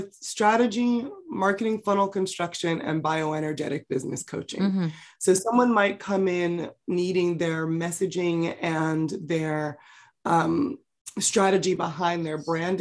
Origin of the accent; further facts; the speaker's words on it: California, United States; also born or lived in Los Angeles, United States; I grew up in the San Francisco Bay Area.